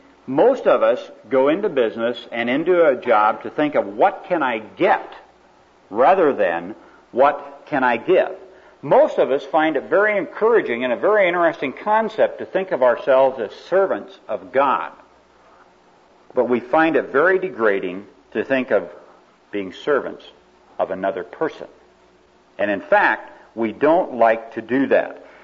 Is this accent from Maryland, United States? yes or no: no; Spokane, Washington, United States; but I was a little kid growing up in Spokane, Washington, and he lived across the street